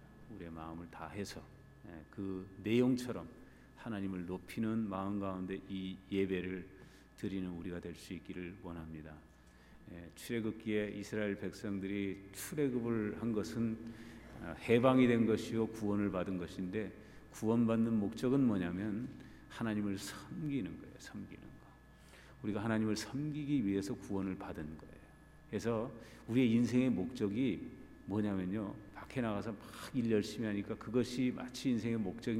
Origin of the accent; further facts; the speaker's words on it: South Korea; 여기 우리는 뭐 같은 한국 사람에서 한국말을 하기도 하지만 한국말을 해도 다 지방도 다르고